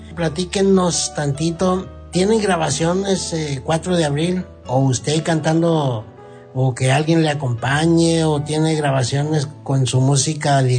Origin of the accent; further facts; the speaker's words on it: Baja California, Mexico; Porque somos de la Baja California, pues.